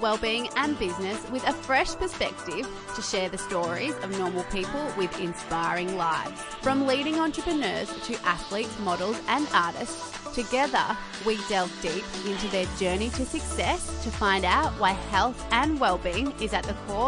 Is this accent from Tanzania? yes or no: no; Sydney, New South Wales, Australia; So my happy place is, I suppose, the suburb in which I grew up in, Maroubra in Sydney. I moved away from Maroubra about 4 months ago